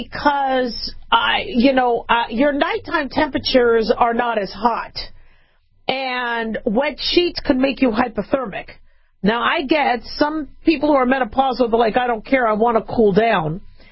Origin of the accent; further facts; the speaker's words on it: Phoenix, Arizona, United States; also born or lived in Las Vegas, United States; Because I grew up in Phoenix and Vegas, and unless it's 120 degrees, I don't get bothered by it.